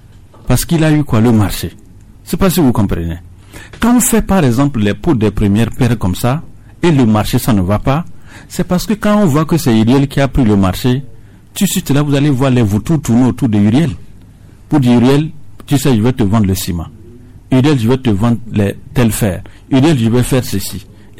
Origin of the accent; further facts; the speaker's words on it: Dapaong, Savanes, Togo; chez nous à Dapaon, il y a un projet qu'on a réalisé.